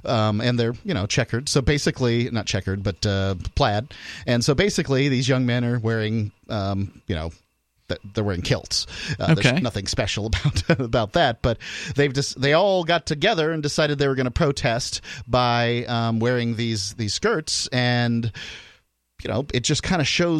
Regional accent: Bradenton, Florida, United States; I grew up in Florida, Bradenton, Florida, Manatee County, Florida, and it's hot there

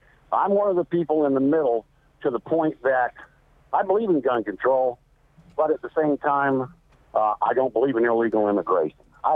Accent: Atlanta, Georgia, United States; I'm from Atlanta.

